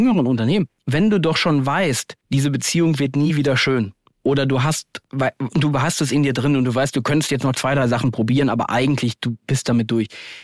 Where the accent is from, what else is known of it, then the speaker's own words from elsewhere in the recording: North Rhine-Westphalia, Germany; Bei uns in Ostwestfalen gilt McKinsey ja als die Rausschmeißunternehmensberatung.